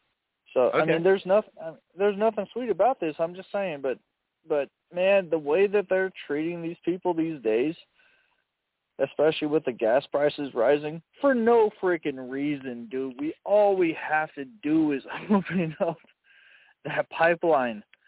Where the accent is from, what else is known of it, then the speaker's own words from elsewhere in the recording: the West, United States; I'm from a little bit out west. I'm from the Middle East, the Middle East of America. No, I'm from the West. We have those wind farms.